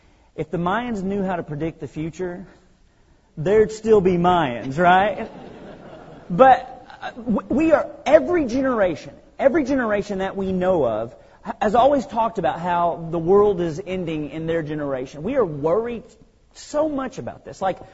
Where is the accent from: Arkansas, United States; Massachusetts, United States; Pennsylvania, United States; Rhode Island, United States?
Arkansas, United States; Benton; When I was 16 years old, growing up in Benton, Arkansas